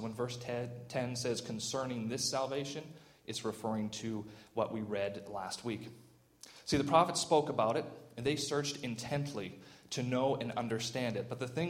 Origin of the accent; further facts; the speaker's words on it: Georgetown, Ontario, Canada; And I grew up in Georgetown. In Georgetown, you would find maybe a Habs fan here or there, but for the most part, everybody was a Maple Leaf fan.